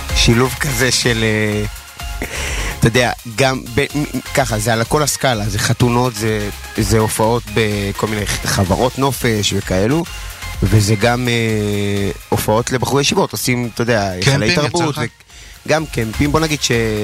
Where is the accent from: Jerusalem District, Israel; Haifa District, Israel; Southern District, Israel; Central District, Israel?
Jerusalem District, Israel; Jerusalem; אני ארנופי במקור, מירושלים בארנוף